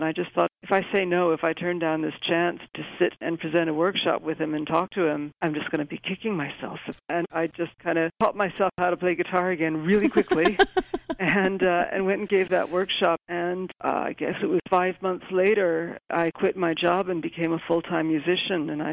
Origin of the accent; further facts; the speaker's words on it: Chicago, Illinois, United States; also born or lived in Spain; now in England, United Kingdom; I live in England, but if my accent sounds American, it's because I grew up in Chicago, although I was born in Spain, which is where my father was from. My mother was from Chicago